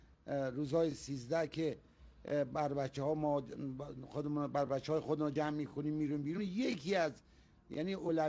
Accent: Mahdishahr, Semnan, Iran; اهل مهدیشهر، در خدمتتون هستم

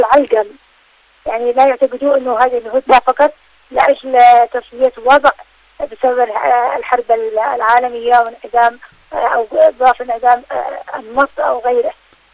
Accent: Yemen; نحن كشعب يمني لا نرى الأمم المتحدة وسيطا

